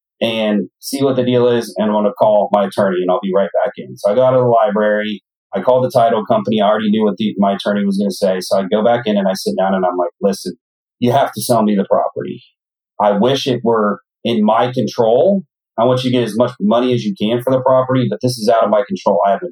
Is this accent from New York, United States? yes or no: no; Ohio, United States; I am originally from Ohio.